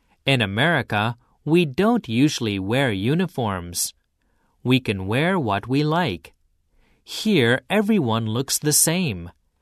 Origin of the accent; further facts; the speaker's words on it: Madison, Wisconsin, United States; English is a second language; also born or lived in California; now in Urayasu, Japan; I'm from Madison, Wisconsin. It is near the Great Lakes.